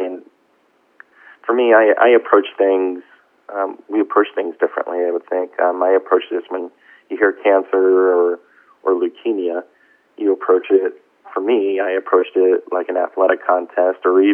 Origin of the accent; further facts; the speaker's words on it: Baltimore, Maryland, United States; One that I grew up with in Baltimore. I'm originally from Baltimore.